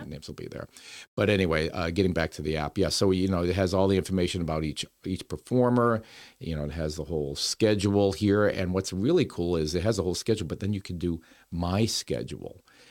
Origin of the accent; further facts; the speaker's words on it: Lowell, Massachusetts, United States; I'm from Lowell. People watch the earlier broadcast, my story. I was born and raised here, so I have a lot of love for Lowell.